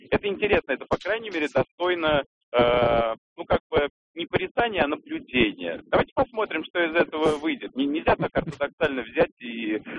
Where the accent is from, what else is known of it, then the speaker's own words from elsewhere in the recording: Moscow, Russia; я из Москвы.